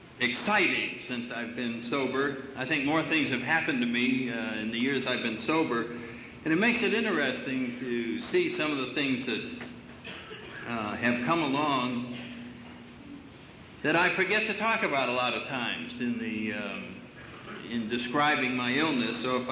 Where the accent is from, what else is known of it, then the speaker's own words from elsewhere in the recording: New Haven, Connecticut, United States; I was in New Haven, Connecticut, which is where I was born, and it's my hometown.